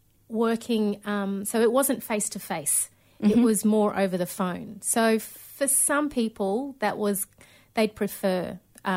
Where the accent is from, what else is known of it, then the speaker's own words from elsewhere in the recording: Cairns, Queensland, Australia; my families are … I was born and raised in Cairns, but my family's from Erub, Darnley Island in the Torres Strait.